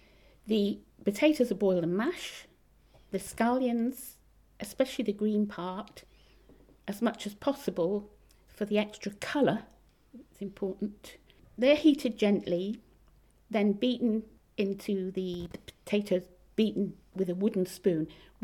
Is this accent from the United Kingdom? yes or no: yes; Northern Ireland, United Kingdom; I was born on the island of Ireland in the north, so I'm technically British, but my heart is Irish.